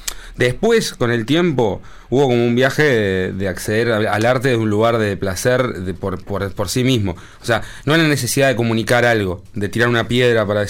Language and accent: Spanish; Sauce, Canelones, Uruguay; Y nosotros con mis amigos que somos de Sauce, vivimos en Sauce el rock y la vida de manera punk.